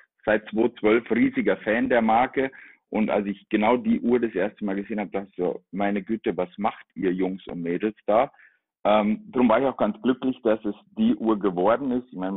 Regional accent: Bavaria, Germany; born there; now in Frankfurt, Germany; Komme ursprünglich, das hört man, glaube ich, nicht aus Hessen, bin gebürtiger Bayer.

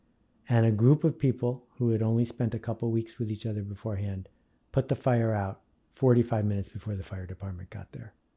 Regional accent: New York, United States; I grew up near Love Canal, which was the original OG toxic waste dump near Buffalo, New York. And Three Mile Island happened when I was 13 years old.

